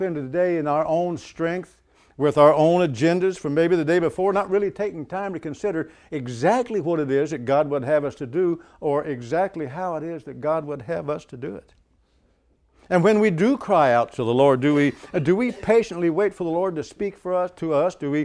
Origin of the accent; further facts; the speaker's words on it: Shell Knob, Missouri, United States; I'm from Shell Knob. It's kind of we do have a flashing yellow light that we put in the school a couple of years ago.